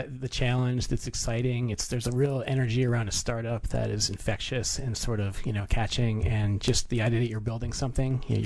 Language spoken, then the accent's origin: English; Scottsville, New York, United States; I grew up in Western New York in a town called Scottsville, small town.